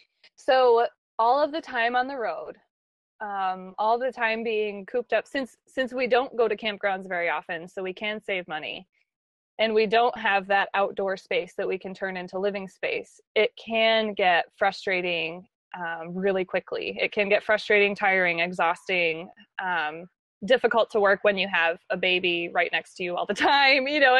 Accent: Ohio, United States; you don't understand. We're from Ohio. We're not from here. We're just visiting.

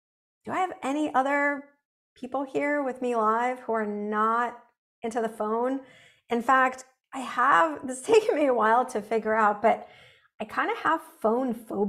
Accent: Russia; English is a second language; now in United States; when I was growing up in Russia

